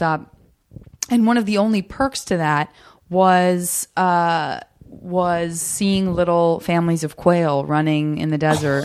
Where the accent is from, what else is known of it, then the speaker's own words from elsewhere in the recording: Tucson, Arizona, United States; I love quail because I'm from Arizona and that was always like such a joy, especially getting up in the morning to go to school.